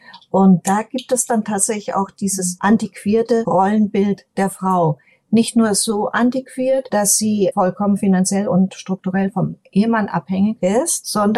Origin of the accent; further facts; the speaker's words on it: Hesse, Germany; übrigens stamme ich aus Hessen